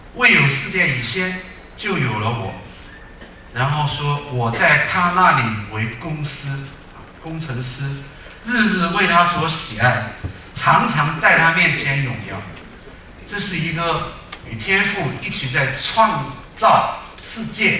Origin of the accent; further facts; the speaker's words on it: Sichuan, China; 我说四川，我是四川人